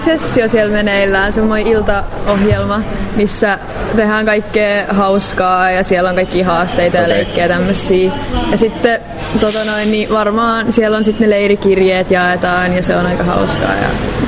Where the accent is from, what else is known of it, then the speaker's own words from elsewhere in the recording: Mäntsälä, Uusimaa, Finland; Mä oon Mäntsälästä.